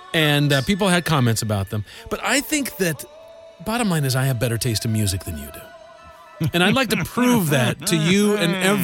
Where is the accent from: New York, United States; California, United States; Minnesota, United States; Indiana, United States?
Indiana, United States; I'm from Indiana.